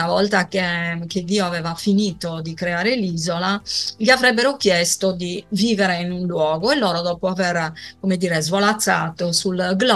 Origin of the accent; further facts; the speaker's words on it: Cagliari, Sardinia, Italy; born there; figlia di sardi, peraltro sardi dell'interno entrambi, non della città, io sono nata a Cagliari